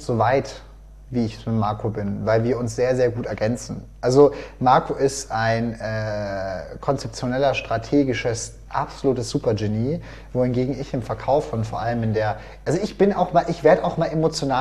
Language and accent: German; Würzburg, Bavaria, Germany; ich komme aus Würzburg, bin ja jetzt auch noch nicht so alt